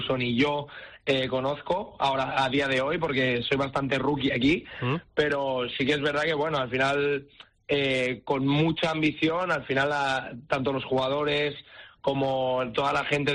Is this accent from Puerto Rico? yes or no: no; Barcelona, Catalonia, Spain; sobre todo entrenadores como yo o gente que somos de allí de Barcelona.